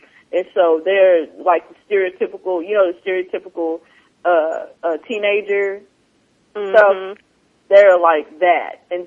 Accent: Ardmore, Oklahoma, United States; it's like always when I go back home, you know, to Ardmore, our home, or my hometown, I go back there.

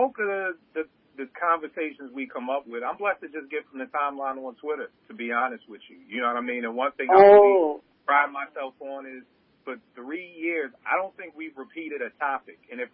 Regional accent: Philadelphia, Pennsylvania, United States; I'm from Philly.

